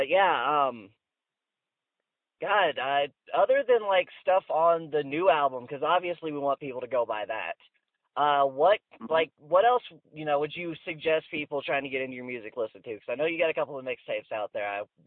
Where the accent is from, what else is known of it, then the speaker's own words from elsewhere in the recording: Arkansas, United States; I'm from Northeast Arkansas, right in that little corner where it's like almost Missouri and almost Tennessee. So I'm like a little bit north of Memphis and a little bit south of St. Louis.